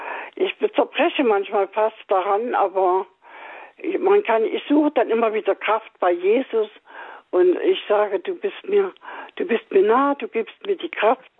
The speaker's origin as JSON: {"language": "German", "region": "Saxony", "country": "Germany", "said": "Also sowas kennt man hier nicht bei uns in Sachsen"}